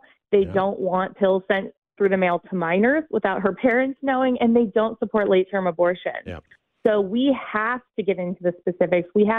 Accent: Florida, United States; In my home state of Florida, Governor DeSantis was reelected and just signed the heartbeat law.

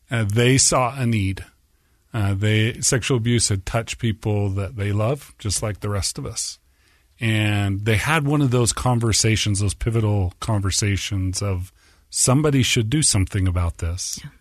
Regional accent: Orem, Utah, United States; So I grew up in Orem, right on the edge of one of Orem's cherry orchards.

